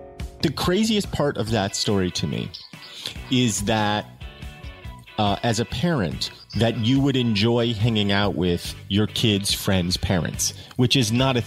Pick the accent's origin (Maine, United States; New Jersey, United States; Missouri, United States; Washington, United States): New Jersey, United States; Hillsborough; Hillsborough, New Jersey, which is, I would say, was a step up from Mary Green in terms of people's expectations, but not that much more.